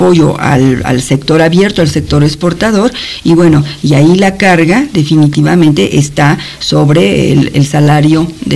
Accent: Mexico; todos sabemos perfectamente que somos los mexicanos los que tenemos salarios más bajos entre los tres países.

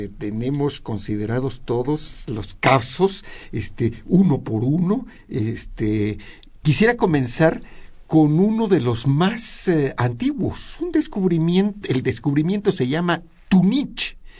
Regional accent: Mexico; es nuestra obligación como mexicanos

